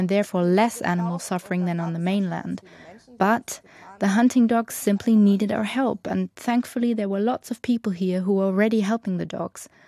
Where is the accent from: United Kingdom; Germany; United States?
Germany; English is a second language; I grew up in Germany.